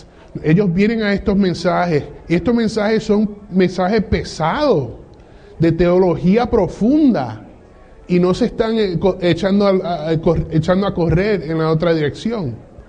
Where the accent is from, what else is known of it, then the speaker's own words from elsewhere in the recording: Michigan, United States; Spanish is a second language; also born or lived in New York; español no es mi idioma fuerte, ¿okay? Yo nací en Nueva York y me crié en Michigan. Pero me defiendo porque mami y papi insistieron en hablar español en la casa